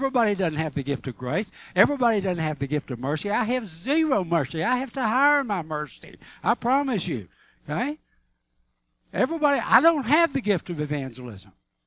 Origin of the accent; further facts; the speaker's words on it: Arkansas, United States; I laughingly say to folks, because I'm from Arkansas, and you can tell I don't talk that well.